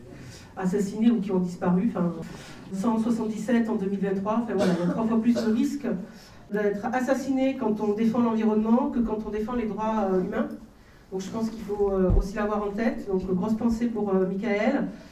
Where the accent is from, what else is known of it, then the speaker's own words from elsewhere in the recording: Occitanie, France; je suis du Tarn-et-Garonne